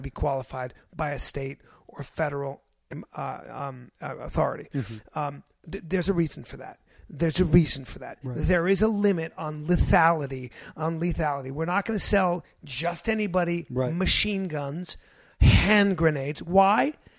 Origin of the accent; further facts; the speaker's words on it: United States; I'm a libertarian. I'm an American.